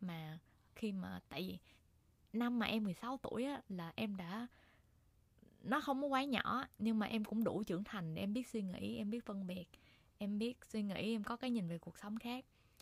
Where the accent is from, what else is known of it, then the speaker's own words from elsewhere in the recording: Ho Chi Minh City, Vietnam; rồi từ nhỏ lớn là em ở Sài Gòn, không chưa bao giờ đi đâu